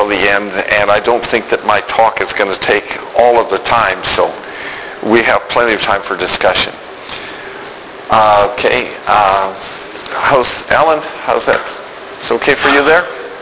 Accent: Fresno, California, United States; Anyway, we're from Fresno. And we have Fresno, California is a small town.

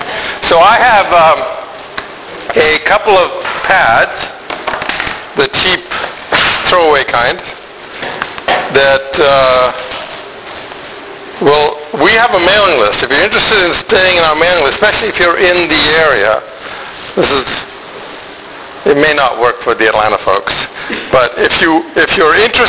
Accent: Ghana; also born or lived in Sudan; now in United States; I grew up in Ghana, and then I went to Sudan

